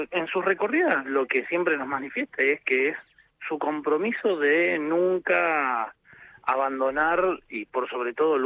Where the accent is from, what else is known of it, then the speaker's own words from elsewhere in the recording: Rosario, Santa Fe, Argentina; Yo soy de Rosario